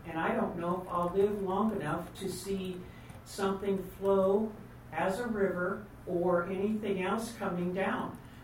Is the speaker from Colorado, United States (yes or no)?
no; Hornbrook, California, United States; from Hornburg, California.